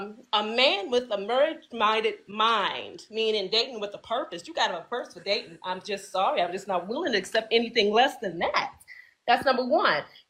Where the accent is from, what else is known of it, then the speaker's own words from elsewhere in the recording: Temple Hills, Maryland, United States; I'm from Temple Hills, Maryland. I live in Temple Hills.